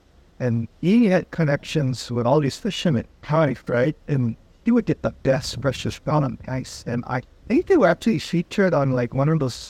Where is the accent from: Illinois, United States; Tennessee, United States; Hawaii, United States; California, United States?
Hawaii, United States; But anyway, so, well, you know, I can tell you, I grew up in Hawaii.